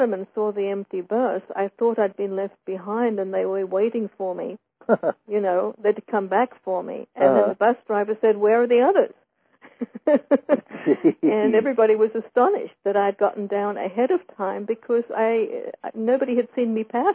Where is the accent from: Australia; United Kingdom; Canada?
Australia; I was a refugee child from Hitler. So I really grew up a stranger in a strange land with European parents, and, you know, in Australia, which is the reason for my strange accent, although it's not an Australian accent at this point.